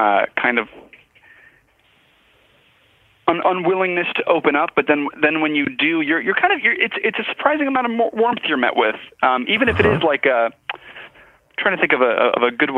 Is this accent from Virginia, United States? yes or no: yes; Virginia, United States; Yeah, kind of all around the, like, D.C.-ish area.